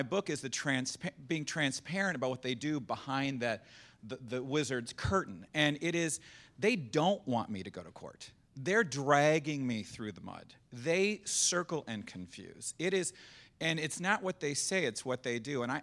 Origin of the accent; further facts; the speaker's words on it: Atlanta, Georgia, United States; from Atlanta.